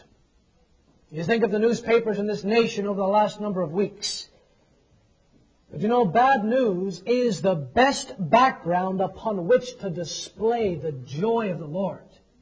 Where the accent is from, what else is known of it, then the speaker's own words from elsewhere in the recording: Toronto, Ontario, Canada; as a young hockey fan growing up in Toronto